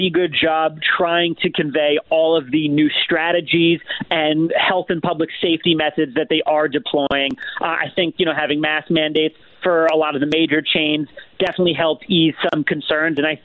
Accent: New York, United States; You see, my experience is different from most because I'm a New Yorker.

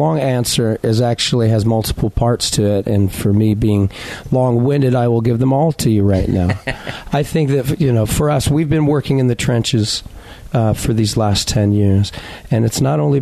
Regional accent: Long Beach, California, United States; I moved away from Southern California, from Long Beach, and from where I am from, and moving to the South

